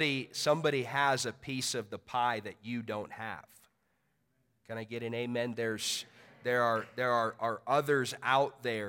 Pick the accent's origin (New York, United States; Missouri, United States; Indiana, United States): Indiana, United States; Indianapolis; So I hail from Indianapolis, Indiana. I grew up a pastor's son.